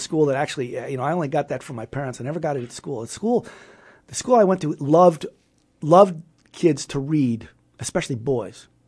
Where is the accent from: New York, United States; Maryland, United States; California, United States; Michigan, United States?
New York, United States; New York City; I was growing up in New York City.